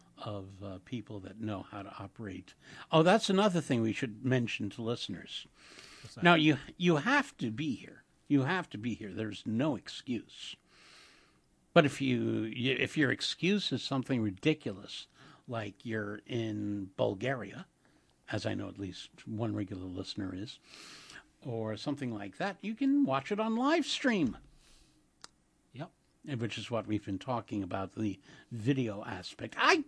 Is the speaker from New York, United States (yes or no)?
yes; Queens, New York, United States; I grew up in Queens, in Jackson Heights.